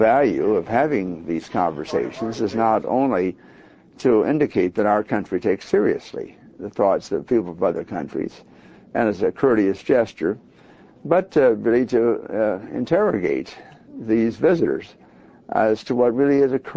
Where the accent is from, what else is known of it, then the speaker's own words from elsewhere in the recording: Indianapolis, Indiana, United States; any one of which could have destroyed my hometown of Indianapolis.